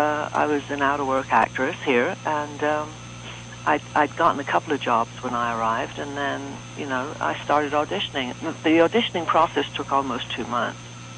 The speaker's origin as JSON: {"language": "English", "region": "London", "country": "United Kingdom", "tie": "born or raised there", "said": "And I was born and raised in London, and I always wanted to be an actor."}